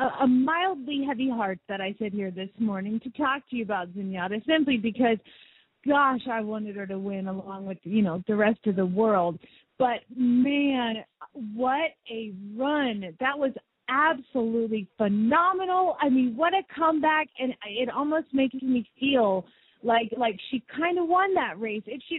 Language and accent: English; Phoenix, Arizona, United States; from Phoenix, Arizona